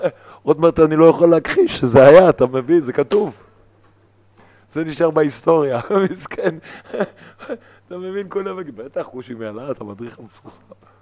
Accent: Eilat, Southern District, Israel; אני גדלתי באילת, על הים, הייתי שייט.

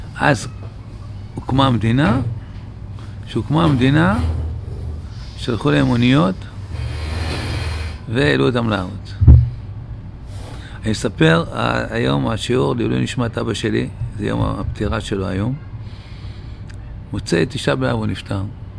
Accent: Tel Aviv, Tel Aviv District, Israel; born there; ואמא שלי הגיעה לשם גם כן מפרס, התחתנו. לימים עלו להיות תל אביב, שם נולדתי

